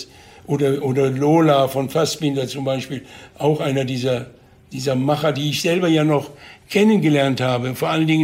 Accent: Munich, Bavaria, Germany; meine Heimatstadt München

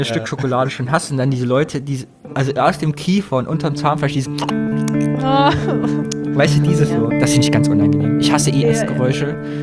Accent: Thuringia, Germany; Ich darf das sagen, ich bin Thüringer.

